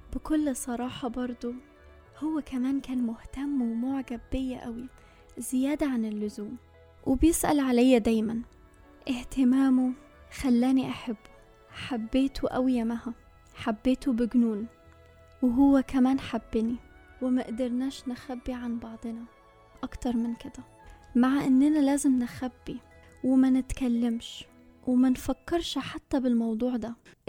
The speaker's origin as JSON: {"language": "Arabic", "country": "Egypt", "moved": "yes", "said": "بس في نفس الوقت كانوا متمسكين بعاداتنا وتقاليدنا كمصريين"}